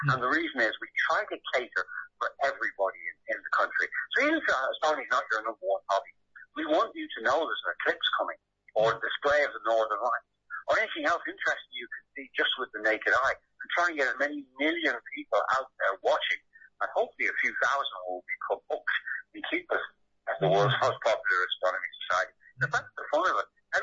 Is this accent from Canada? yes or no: no; Ireland; We're Irish. We had the biggest telescope in the world, and around the time of the famine, people came from all over the world to Ireland to do astronomy.